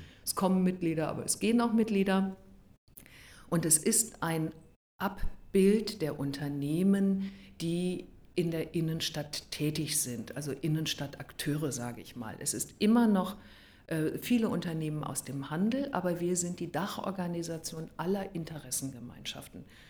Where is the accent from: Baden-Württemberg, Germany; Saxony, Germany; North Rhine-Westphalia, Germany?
North Rhine-Westphalia, Germany; Münster; now in Hamburg, Germany; Ich komme aus Münster, bin seit vielen, vielen Jahren, schon seit 1988 wohne ich in Hamburg, habe hier schon meine Kinder zur Welt gebracht und fühle mich deshalb auch, ich weiß nicht, ich darf es nicht laut sagen, aber schon auch fast als Hamburgerin.